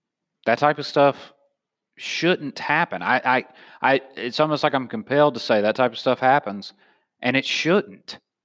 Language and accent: English; the South, United States; I'm from the South and I know people are saying that.